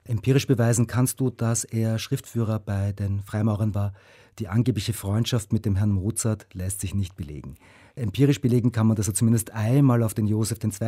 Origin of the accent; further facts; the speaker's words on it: Vienna, Austria; ich komme ja aus Wien, aus Österreich.